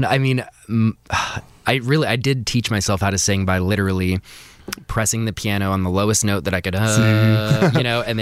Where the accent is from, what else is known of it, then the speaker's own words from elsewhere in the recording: Washington, United States; Kind of in the Montlake area.